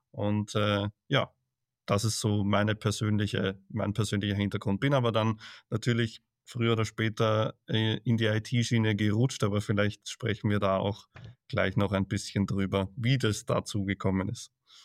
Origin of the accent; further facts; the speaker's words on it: Vienna, Austria; Also ich als Wiener kann meinen Dialekt wirklich kaum verstecken